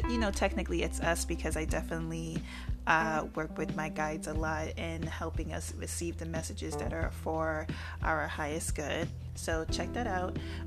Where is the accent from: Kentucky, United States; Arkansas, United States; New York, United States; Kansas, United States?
New York, United States; born there; yes, I was born here in New York, but you know, my family on both sides are from down South Virginia and South Carolina to be exact.